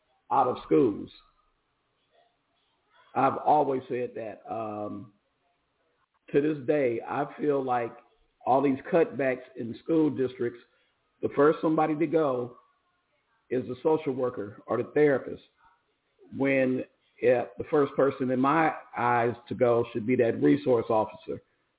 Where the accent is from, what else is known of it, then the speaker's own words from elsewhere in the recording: California, United States; I was raised in Northern California, and I live in Central California.